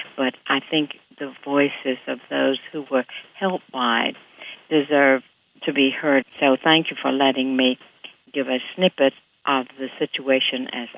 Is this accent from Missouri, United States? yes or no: no; Memphis, Tennessee, United States; I grew up in Memphis, Tennessee, and I recall never having any sense that the Mississippi was a danger.